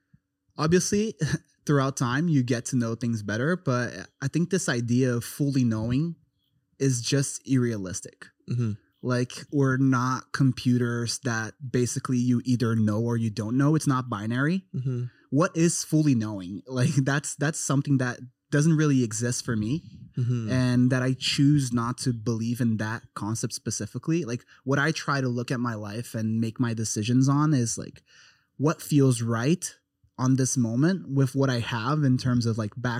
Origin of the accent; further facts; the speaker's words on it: Brazil; English is a second language; also born or lived in United States; First, I mean, I am born and raised in Brazil. I had 2 years that I lived in the U.S. when I was younger, moved here with my family.